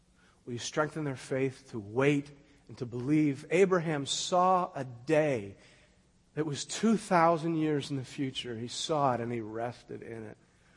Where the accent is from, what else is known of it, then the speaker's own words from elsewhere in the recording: Kettleby, Ontario, Canada; It made Kettleby, the town I grew up in King Township, seem like a metropolis.